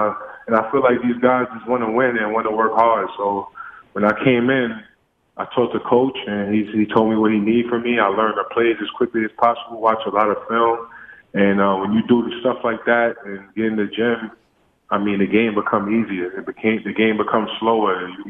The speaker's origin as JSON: {"language": "English", "town": "Coney Island", "region": "New York", "country": "United States", "tie": "born or raised there", "said": "Growing up in Coney Island, you know, it's tough."}